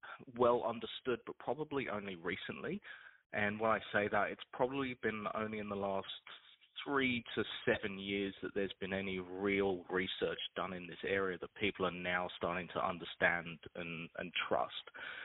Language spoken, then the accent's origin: English; United Kingdom; now in Australia; my home country, the UK, maybe more so than where I live now, which is in Australia